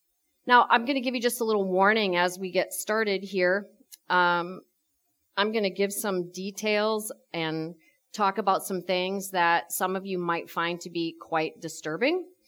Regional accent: Missouri, United States; My home state of Missouri is a state that has a strict abortion ban

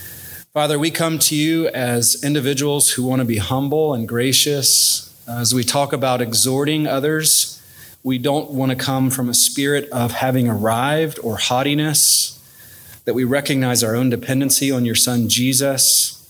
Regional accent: Georgia, United States; So I am not a Californian by birth, though. I'm a Georgia native. Any Georgians in here?

